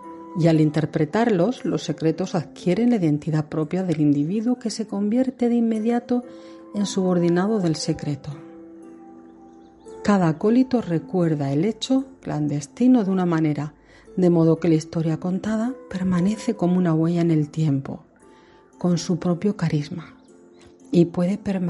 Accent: Murcia, Region of Murcia, Spain; Empezamos, como no, en la ciudad de Murcia, desde la que se graba el programa. Yo soy de Murcia también.

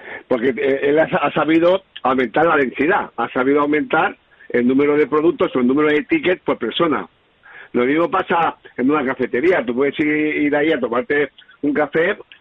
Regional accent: San Antonio, Balearic Islands, Spain; Yo soy aquí de San Antonio, de Ibiza

